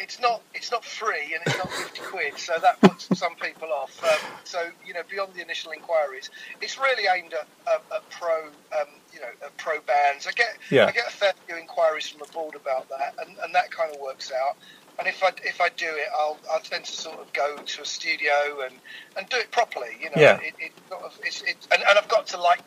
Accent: London, United Kingdom; I grew up in South London

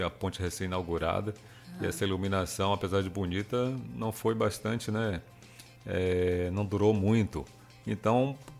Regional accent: Ilhéus, Bahia, Brazil; Sou de Ilhéus, próximo à rodoviária.

